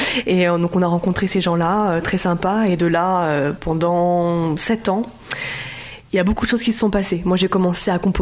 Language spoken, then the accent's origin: French; Rochefort, Nouvelle-Aquitaine, France; Oui, je suis de Rochefort.